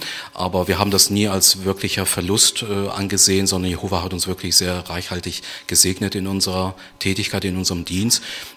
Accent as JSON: {"language": "German", "town": "Hanover", "region": "Lower Saxony", "country": "Germany", "tie": "born or raised there", "said": "Ich hatte schon Kontakt mit Zeugen Jehovas auch in Hannover, in meiner Heimatstadt."}